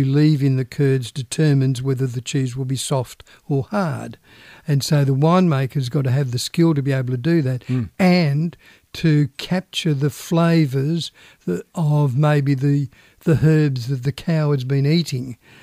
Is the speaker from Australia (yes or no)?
yes; Australia; Being Australian, they don't say, "G'day, mate, how are you?"